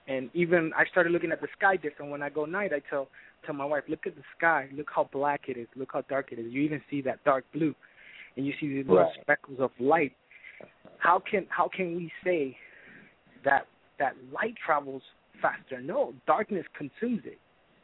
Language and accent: English; Miami, Florida, United States; born or raised there; also born or lived in Managua, Nicaragua